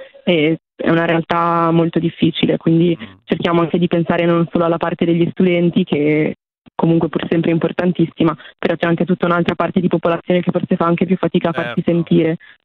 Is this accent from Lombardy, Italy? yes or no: yes; Milan, Lombardy, Italy; Noi siamo tutti di Milano e lavoriamo tutti